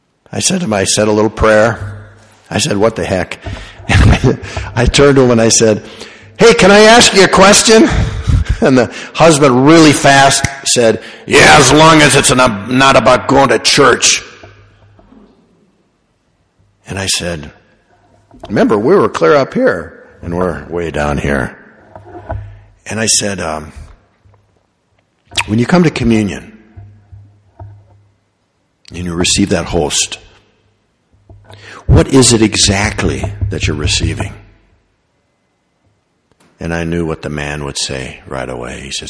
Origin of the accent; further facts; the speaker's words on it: Omaha, Nebraska, United States; Well, we grew up in Omaha. And so it turns out that we grew up about a mile apart, but I never knew them.